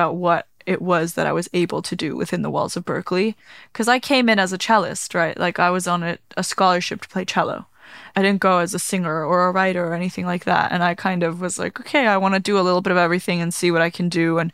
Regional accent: Iceland; Growing up in Iceland, it's not something you see that often.

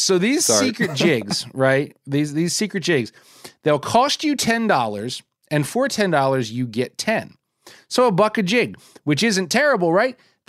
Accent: New Jersey, United States; Smart guy, but still, I'm like from Jersey. I don't trust nobody, you know what I mean?

